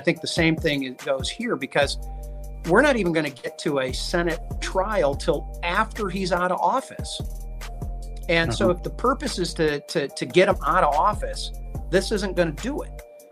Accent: Zeeland, Michigan, United States; The second one was a 460% voter turnout in my hometown of Zeeland.

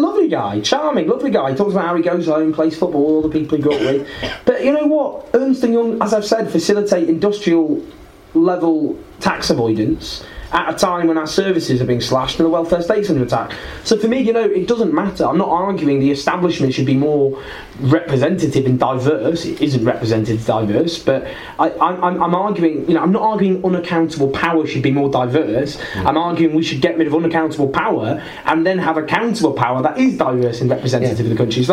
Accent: Stockport, North West England, United Kingdom; also born or lived in Falkirk; But I left when I was four and went to Falkirk in Scotland for 2 years, and then I grew up in Stockport, in Greater Manchester.

